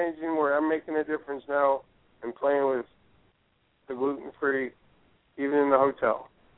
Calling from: Nashville, Tennessee, United States; Nashville, Tennessee.

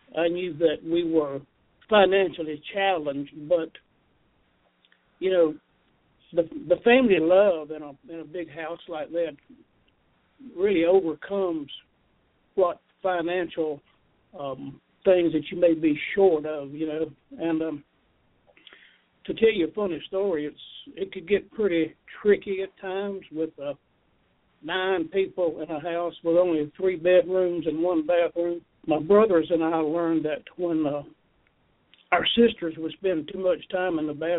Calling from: Moultrie, Georgia, United States; Moultrie, Georgia.

